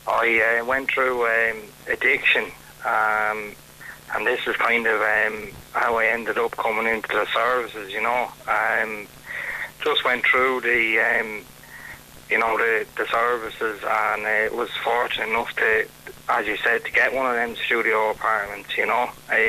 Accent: Ireland; I think we're in danger here of nearly accepting it as much as us Irish tend to accept alcohol

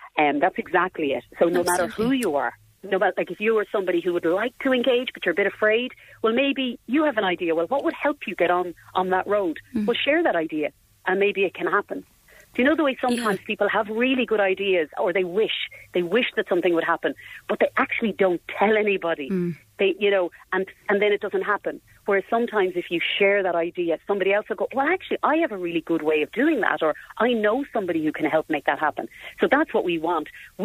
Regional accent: Naas, Leinster, Ireland; People, like I grew up in Naas

